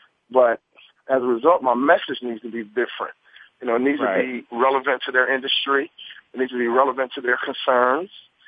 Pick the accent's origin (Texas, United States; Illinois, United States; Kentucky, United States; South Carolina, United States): Illinois, United States; Chicago; You grew up in California, I grew up in Chicago